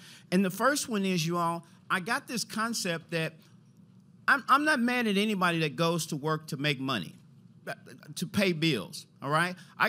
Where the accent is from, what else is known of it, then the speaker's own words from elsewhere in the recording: St. Louis, Missouri, United States; So you heard him say I grew up in St. Louis.